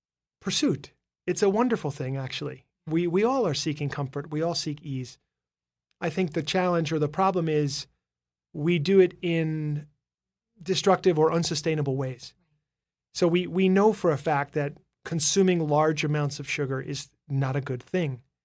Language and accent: English; New York City, New York, United States; Grew up in New York City.